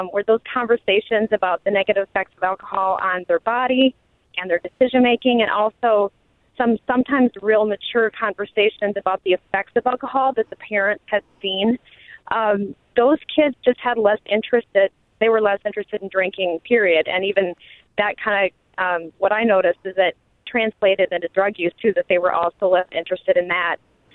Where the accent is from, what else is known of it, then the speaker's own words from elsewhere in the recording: Midwest, United States; I was just wondering, growing up in the Midwest, I noticed the same thing with alcohol being just a part of what people do for entertainment.